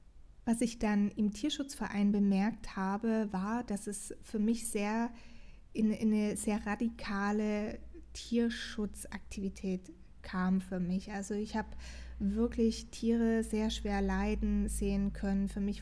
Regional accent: Portugal; ich komme aus Portugal

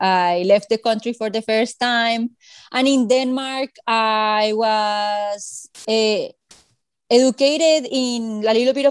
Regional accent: Bogota, Bogotá Capital District, Colombia; I am originally from Bogota, Colombia, the capital, a city that many people sometimes surprise when I tell them that it's over 9 million people. I am a cisgender heterosexual female.

